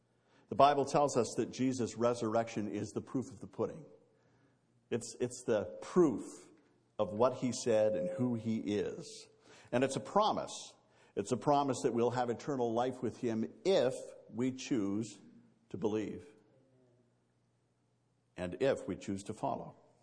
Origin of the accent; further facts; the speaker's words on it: Missouri, United States; You know, I'm from Missouri. Show me. Prove it to me.